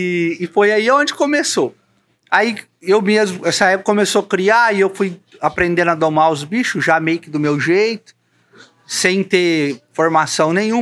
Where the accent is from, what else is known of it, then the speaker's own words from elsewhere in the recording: São Paulo, Brazil; Como eu sou do estado de São Paulo, a gente tem um número muito grande lá de quarto de milha